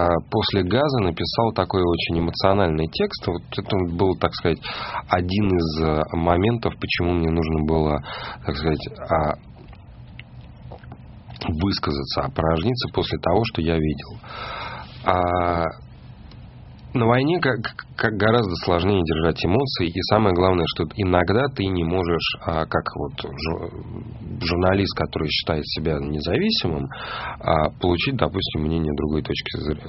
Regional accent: Moscow, Russia; accent: Moscow; потому что мой московский акцент, он прекрасно читается там, вот в тех краях.

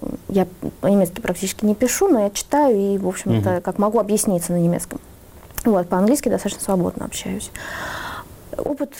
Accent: Moscow, Russia; я на самом деле чувствую себя, как что я вот москвичка, при этом я чувствую себя европейцем.

